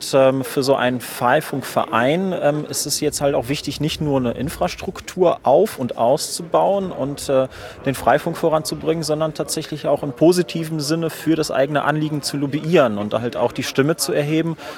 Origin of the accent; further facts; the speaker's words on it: Neuss, North Rhine-Westphalia, Germany; Ich komme aus Neuss, das ist quasi sowas wie der Parkplatz von Düsseldorf.